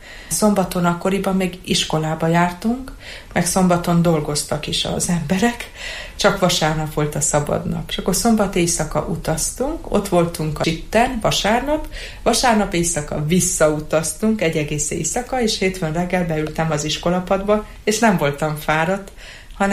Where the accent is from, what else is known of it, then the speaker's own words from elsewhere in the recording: Cluj-Napoca, Cluj County, Romania; Én Kolozsváron nevelkedtem.